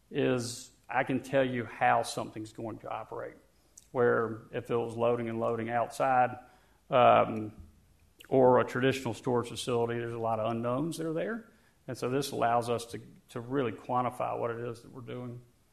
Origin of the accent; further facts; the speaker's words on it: Greenville, South Carolina, United States; For the ones that I haven't met, I'm from Greenville, South Carolina. We're 1,500 miles away from home